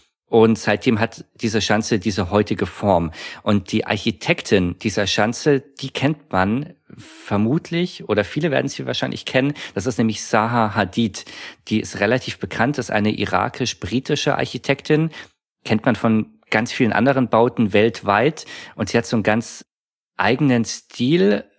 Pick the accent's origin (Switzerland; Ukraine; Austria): Austria; Innsbruck, Tyrol; Ich glaube, als Innsbrucker oder als Tiroler lächelt man da eher drüber.